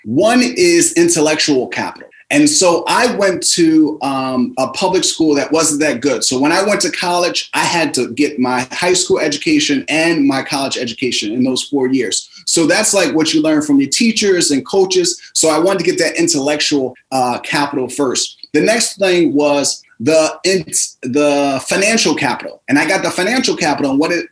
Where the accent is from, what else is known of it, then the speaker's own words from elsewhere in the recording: Philadelphia, Pennsylvania, United States; So I grew up in Philadelphia, 6 siblings, single parent household. My mother raised us.